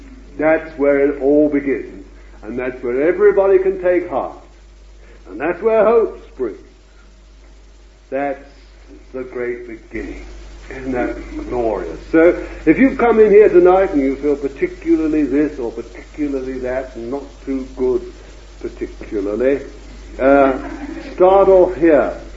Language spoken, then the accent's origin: English; Bethnal Green, London, United Kingdom; born there; But then you see, I was born in Bethnal Green